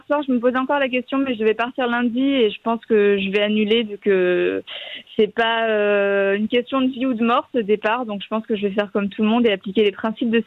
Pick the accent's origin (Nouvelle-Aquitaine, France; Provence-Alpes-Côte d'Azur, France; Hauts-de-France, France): Provence-Alpes-Côte d'Azur, France; En plus, moi, je viens du Var, donc c'est absolument magnifique.